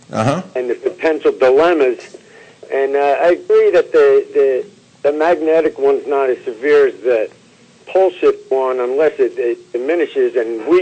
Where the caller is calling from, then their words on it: Pennsylvania, United States; I'm calling from the Poconos.